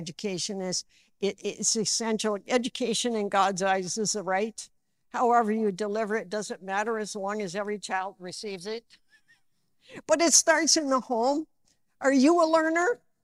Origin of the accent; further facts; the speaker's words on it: Michigan, United States; I grew up in the Midwest. I grew up in a small community. But I can remember my mom and I would go downtown to Flint